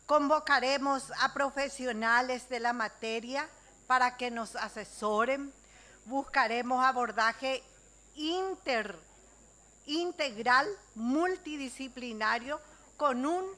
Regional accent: Unión, San Pedro, Paraguay; porque el distrito de Unión también está involucrado. Es mi ciudad de origen.

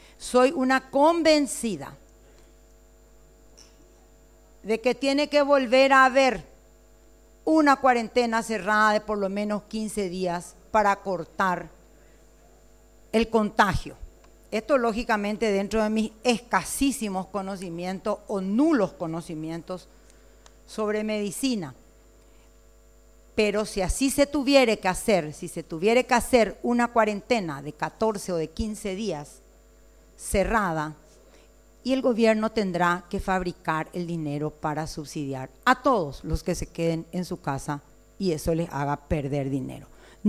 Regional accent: Paraguay; Y si finalmente somos los paraguayos, no más luego los que pagamos la deuda

